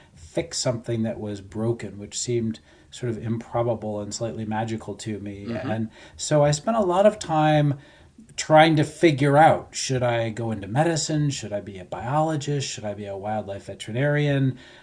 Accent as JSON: {"language": "English", "town": "Boston", "region": "Massachusetts", "country": "United States", "tie": "born or raised there", "said": "So I grew up in New England, based in Boston"}